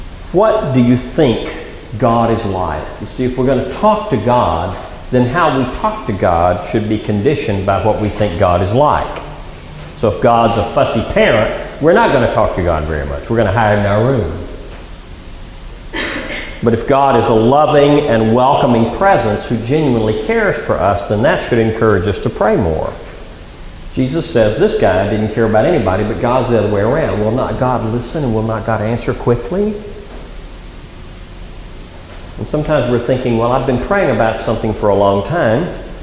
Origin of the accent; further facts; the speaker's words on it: the South, United States; I grew up in the Jim Crow South, where blacks could not eat in the cafes where I ate as a boy.